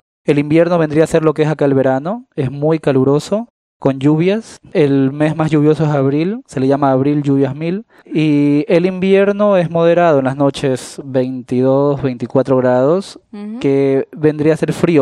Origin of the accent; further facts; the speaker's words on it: Guayaquil, Guayas, Ecuador; De Guayaquil.